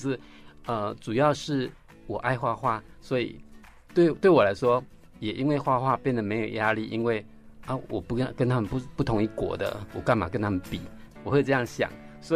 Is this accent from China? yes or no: no; Lucao, Chiayi County, Taiwan; 那现在数量最多的是我家乡鹿草，因为我定时回去画，和家乡人一起画